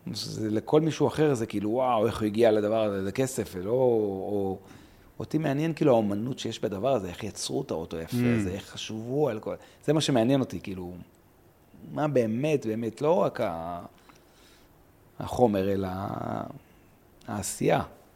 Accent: Ma'alot, Northern District, Israel; גדלתי במעלות, שמעתי מיליון פעמים, אין ספור פעמים

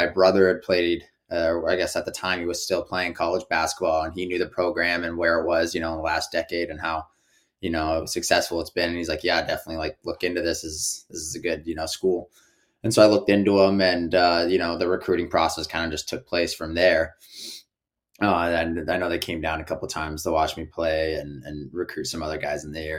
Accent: Greeley, Colorado, United States; I grew up in Greeley. I was the only one of my family born there and raised.

